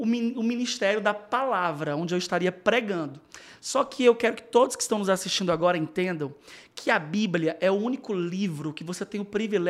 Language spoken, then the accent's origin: Portuguese; Fortaleza, Ceará, Brazil; now in São Paulo, Brazil; É, agora estou morando em São Paulo, mas ainda sou de Fortaleza. Na verdade, eu sou do céu. Sou do céu, nasci em Fortaleza e agora estou morando em São Paulo.